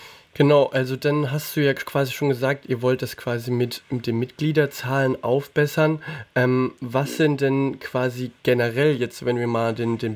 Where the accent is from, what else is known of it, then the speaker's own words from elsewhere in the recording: Bavaria, Germany; ich komme auch aus der Gegend, ich komme auch aus dem Frankenland